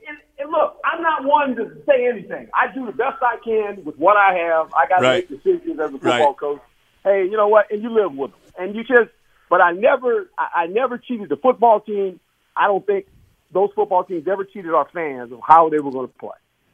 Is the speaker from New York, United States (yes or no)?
no; New Jersey, United States; born there; I was born in New Jersey, Fort Mama.